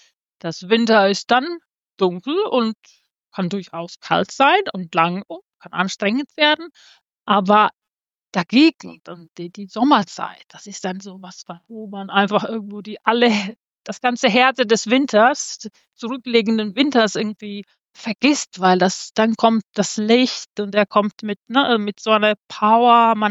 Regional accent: Helsinki, Uusimaa, Finland; born there; German is a second language; Also in Finnland lebt man immer irgendwo in Nähe des Wassers. Also ich bin in Helsinki geboren.

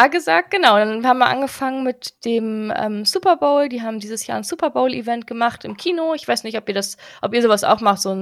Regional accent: Braunschweig, Lower Saxony, Germany; born there; Ich bin in Braunschweig geboren

